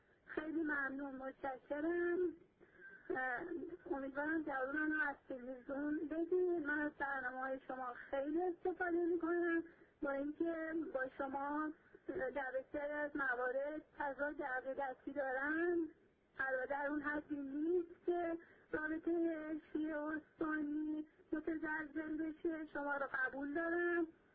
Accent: Iraq; Persian is a second language; از عراقم هستم، از عراق جنوب هستم، ولی چون دیگه تحصیل کرده دانشگاه هستم لهجه عربی نمیخوام صحبت کنم بنا به دلایلی.

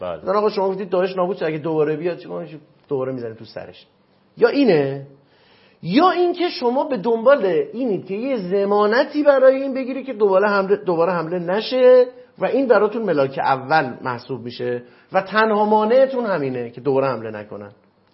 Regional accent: Iran; به عنوان یه ایرانی دارم میگم دیگه

